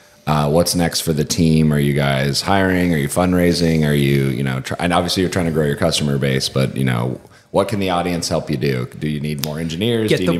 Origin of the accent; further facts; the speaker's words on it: Austin, Texas, United States; coming all the way to my hometown of Austin, you know, and South by Southwest.